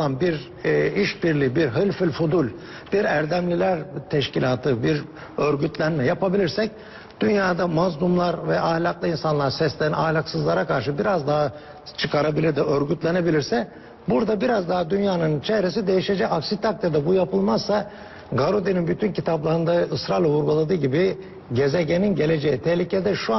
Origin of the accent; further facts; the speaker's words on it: Aegean Region, Turkey; Ben Ege'liyim, bizde işte Yunan tohumu bilmem ne böyle öğretilmişti.